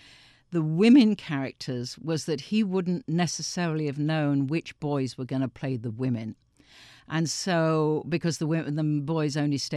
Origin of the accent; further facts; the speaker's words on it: Nottingham, East Midlands, United Kingdom; accent: Nottingham; my Nottingham accent started coming out, which is where I grew up, in the middle of England.